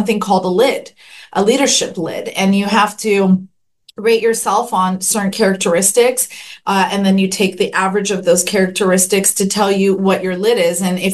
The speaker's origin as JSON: {"language": "English", "town": "Long Beach", "region": "California", "country": "United States", "tie": "born or raised there", "said": "Yeah, I was born and raised in Long Beach, and I work here in downtown."}